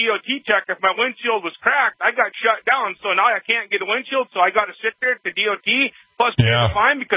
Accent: North Dakota, United States; I'm going across to Indiana right now. I'm from North Dakota.

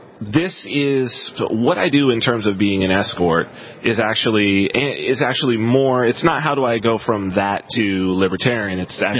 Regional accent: San Bernardino, California, United States; I'm from San Bernardino, California, which is right on the border of the Mojave Desert.

